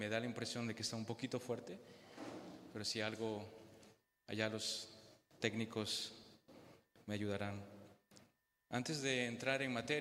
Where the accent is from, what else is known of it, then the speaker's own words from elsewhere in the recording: Peru; now in France; Soy de Perú y tal vez haya algún peruano en medio de ustedes, pero vivo en Francia ya hace más de 30 años y algunos dicen que soy más francés que peruano